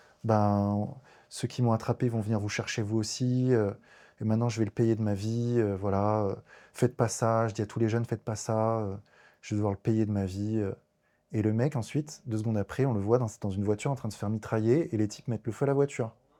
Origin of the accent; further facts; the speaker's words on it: Colombia; now in France; Des scènes que j'aurais pu voir dans les années 80 quand j'étais gamin en Colombie, le voir maintenant en France, c'est dingue.